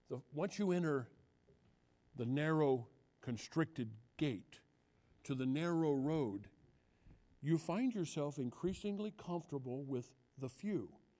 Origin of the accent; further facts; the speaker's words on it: United States; I'm an American. I can be a St. Louis Cardinal fan.